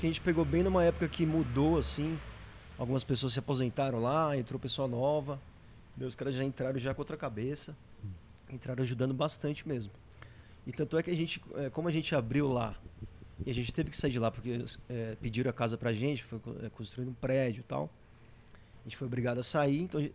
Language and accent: Portuguese; São Paulo, Brazil; É, eu sou da Consolação